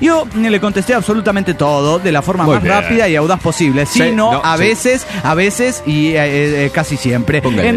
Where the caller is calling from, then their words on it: Caracas, Capital District, Venezuela; de Caracas, Venezuela.